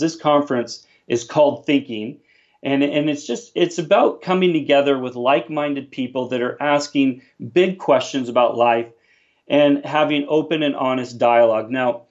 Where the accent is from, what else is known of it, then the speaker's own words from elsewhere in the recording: Portland, Oregon, United States; moved away as an adult; now in Canada; Well, I'm actually from Portland, Oregon, and so I've actually been living in Canada now for 19 years, and I came here when I was 19